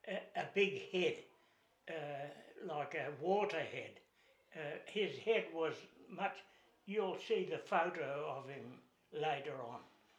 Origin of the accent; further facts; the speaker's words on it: Black Hill, South Australia, Australia; born there; they had to bring me up from Black Hill on the River Murray, you know, Black Hill, Congolia, and bring me up in a horse and trap.